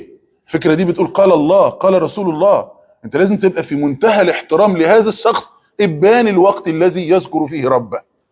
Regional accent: Egypt; احنا مثلا عندنا في مصر

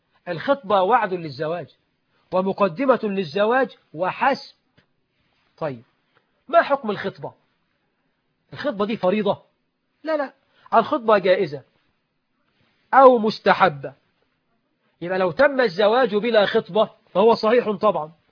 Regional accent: Egypt

